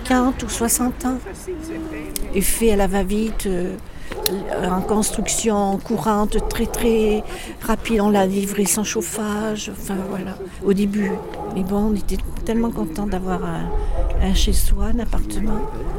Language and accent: French; Fontaine, Auvergne-Rhône-Alpes, France; born there; J'ai tout connu puisque je suis née ici à Fontaine.